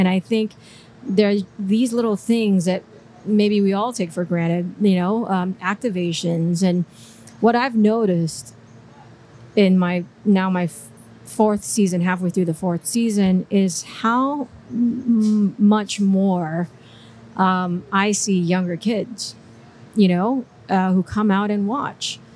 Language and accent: English; Singapore; I'm from Singapore